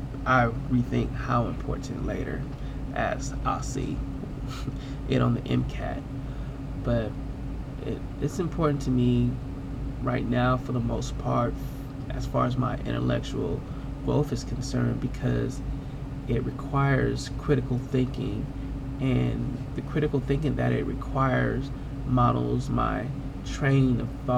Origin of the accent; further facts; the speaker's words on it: Long Beach, California, United States; I'm from Long Beach, California, where I attended David Starr Jordan High School in Long Beach, where I graduated with honors.